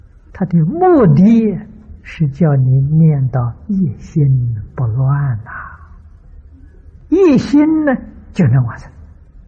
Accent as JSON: {"language": "Chinese", "country": "China", "said": "我们中国人常讲惦记，他心里头真的惦记，时时刻刻都不忘。"}